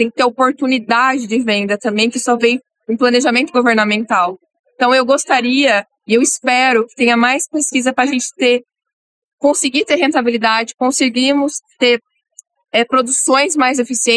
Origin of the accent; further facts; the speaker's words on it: Charqueada, São Paulo, Brazil; eu sou de Charqueada, no interior de São Paulo, do lado de Piracicaba. Eu tenho 29 anos